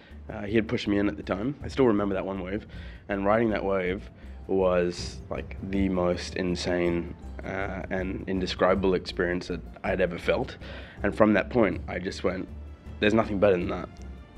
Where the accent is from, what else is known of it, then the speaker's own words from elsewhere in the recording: Sharjah, United Arab Emirates; also born or lived in Brazil; I was born in 83 in Sharjah. I think I spent a year here before going back to Brazil. And my parents traveled quite a bit around Europe and the States. And we came back in 92.